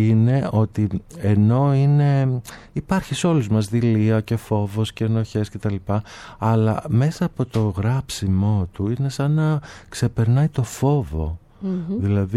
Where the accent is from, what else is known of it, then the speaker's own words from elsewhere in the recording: Thessaloniki, Central Macedonia, Greece; also born or lived in Athens; Εγώ κατάγαμε πίσω από μια εργατική οικογένεια, mm-hmm. αλλά εκεί της Θεσσαλονίκης. Μεγάλωσα δηλαδή στις δυτικές συνοικίες της Θεσσαλονίκης. Κατέβηκα για σπουδές και τα λοιπά στην Αθήνα.